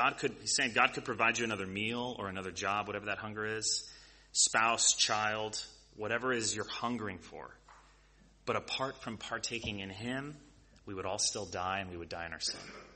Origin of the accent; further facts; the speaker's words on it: Texas, United States; also born or lived in Oklahoma; I grew up in Texas and Oklahoma, and the Dust Bowl and the Great Depression is massive in our cultural imagination